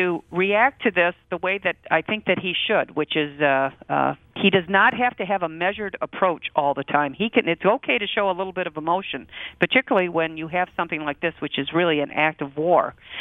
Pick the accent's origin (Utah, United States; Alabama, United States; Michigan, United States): Michigan, United States; Detroit; Look, I'm from Detroit